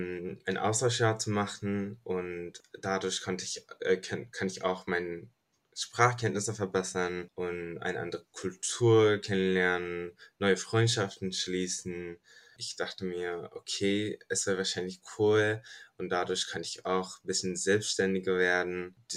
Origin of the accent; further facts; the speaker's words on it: Turkey; German is a second language; now in Germany; ich komme aus der Türkei. Ich mache gerade ein Austauschjahr in Deutschland. Ich bin 16 Jahre alt